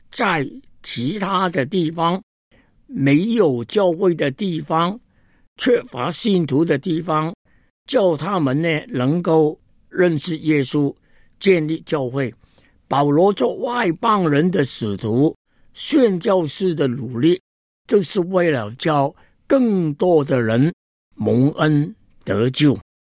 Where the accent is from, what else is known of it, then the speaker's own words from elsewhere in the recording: Hong Kong; Chinese is a second language; 那个时间我是香港人，在神州大地没有亲戚朋友，连普通话也不会讲